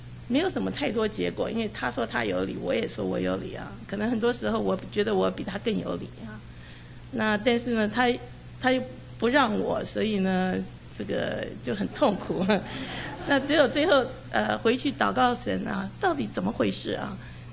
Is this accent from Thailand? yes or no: no; United States; also born or lived in Taiwan; 因为我生在台湾然后长在美国，所以我的这个长大的过程之中是在美国长大的